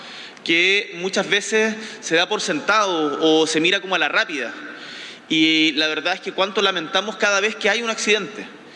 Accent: Magallanes and Chilean Antarctica, Chile; soy de Magallanes

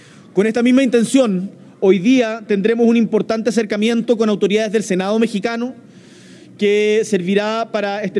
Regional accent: Chile; Y eso es muy importante, porque acá, cuando salimos de Chile, somos un solo país.

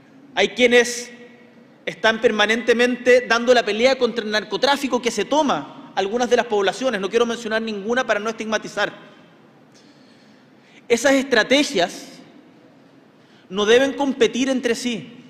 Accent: Punta Arenas, Magallanes, Chile; yo que vengo de Punta Arenas

